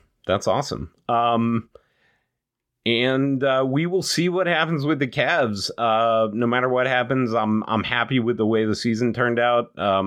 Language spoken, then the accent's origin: English; Ohio, United States; I grew up in West Central Ohio, so I remember going down to Cincy for visiting the Cincinnati Zoo.